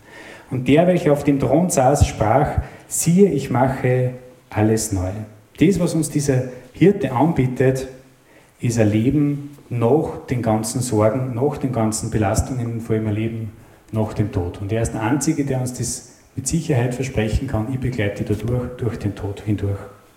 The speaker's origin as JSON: {"language": "German", "region": "Upper Austria", "country": "Austria", "said": "gleich bei uns im Mühlviertel oben."}